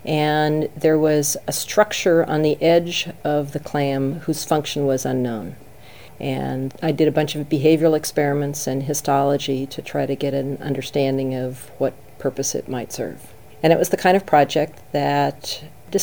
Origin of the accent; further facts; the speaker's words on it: Denver, Colorado, United States; Yes, I grew up in Denver. It was a great place to grow up.